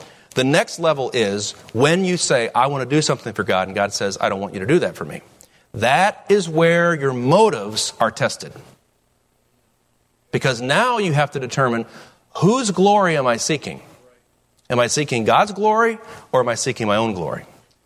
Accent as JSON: {"language": "English", "country": "United States", "said": "Listen, I'm an American."}